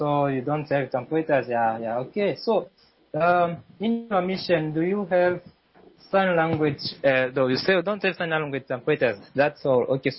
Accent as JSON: {"language": "English", "country": "DR Congo", "second_language": "English", "lives_now": "Liberia", "said": "As mentioned by Natalie, I'm coming from Congo, DRC, and currently I'm serving in Liberia, Liberia Annual Conference."}